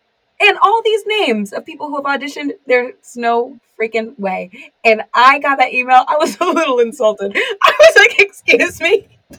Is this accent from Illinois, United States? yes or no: no; California, United States; And so I'm from California, and a lot of girls in California, when they show up, they show up.